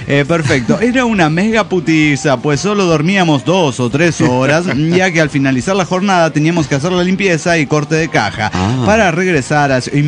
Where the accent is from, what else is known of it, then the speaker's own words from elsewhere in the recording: Puebla, Mexico; de Puebla, México.